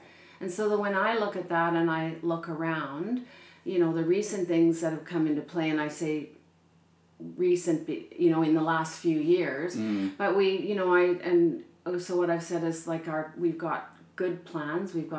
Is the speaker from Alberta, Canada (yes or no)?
no; Ontario, Canada; now in Prince Rupert, Canada; I've been in the community for about 35 years. I came from Ontario, and I came here after working and traveling in a few other provinces and 2 other territories.